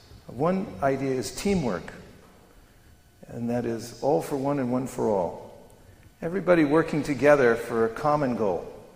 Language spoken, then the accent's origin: English; California, United States; I come from Silicon Valley. There people are always looking for venture capital.